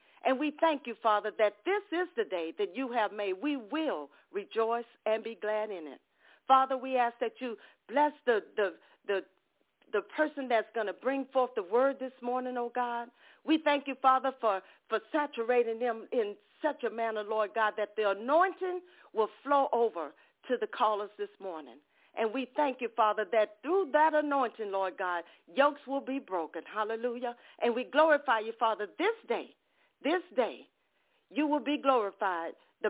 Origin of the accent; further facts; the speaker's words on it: Ocean Springs, Mississippi, United States; from Ocean Springs, Mississippi, and it's so good to have you all on the call this morning.